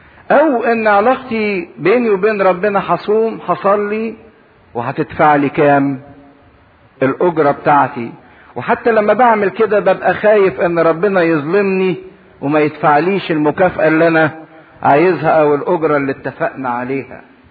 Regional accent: Upper Egypt, Egypt; احنا عندنا في الصعيد

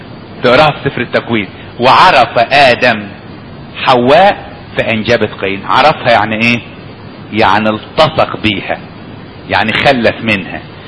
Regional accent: Upper Egypt, Egypt; عشان كده يقولك حتى في مثل عندنا في الصعيد

